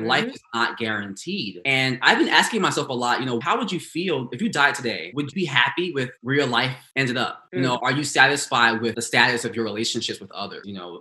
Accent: United States; I think growing up in America as a Black queer boy, I never felt like I fit in any groups.

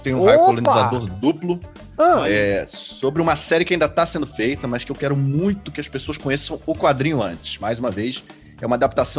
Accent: Salvador, Bahia, Brazil; Isso, meu sotaque já foi embora, mas eu sou teropolitano.

